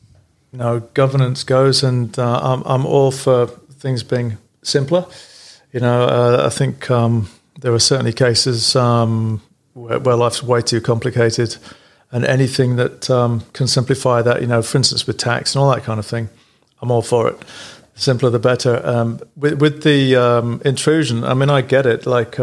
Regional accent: England, United Kingdom; I'm, as you know, I'm from England

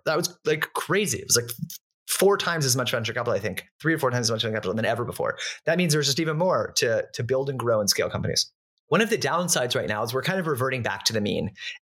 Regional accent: California, United States; Maybe it's growing up in the Bay Area.

